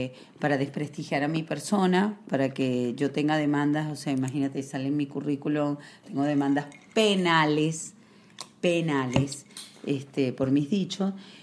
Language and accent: Spanish; Venezuela; yo nunca necesité, siendo venezolana, tener otro pasaporte. Pero estamos viviendo realmente un conflicto en mi tierra.